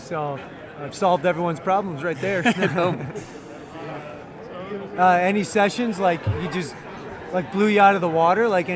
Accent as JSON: {"language": "English", "region": "Wisconsin", "country": "United States", "said": "one is from West Virginia, I'm from Wisconsin, there was someone from Oregon"}